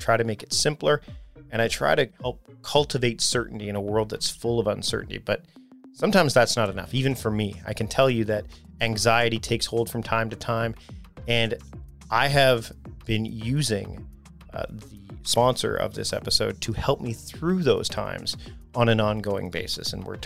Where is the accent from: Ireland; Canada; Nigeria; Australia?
Canada; I guess I gravitated towards that because I'm Canadian and, you know, Canada's got both French and English speaking people.